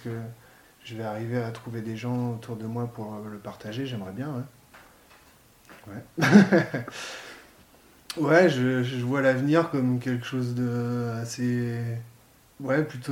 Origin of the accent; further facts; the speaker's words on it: Nouvelle-Aquitaine, France; Je suis originaire de Charente. J'ai fait mes études un petit peu partout en France, à Rennes, dans le Pays Basque, à Montpellier, à Saumur, je suis allé à Chambéry.